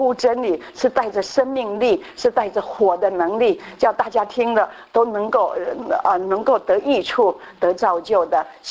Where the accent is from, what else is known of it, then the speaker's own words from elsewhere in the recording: Taiwan; 我们台湾人哈